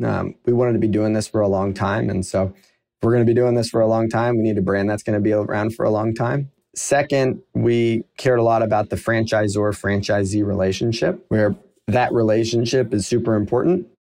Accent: Florida, United States; Growing up in Florida, my brother and I would have conversations when we were younger about, wouldn't it be fun to start a business together?

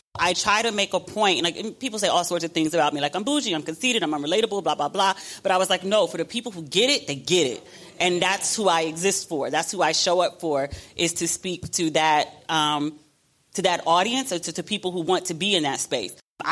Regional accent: Mitchellville, Maryland, United States; But that's when growing up, that's all I knew. I'm from Mitchellville, right?

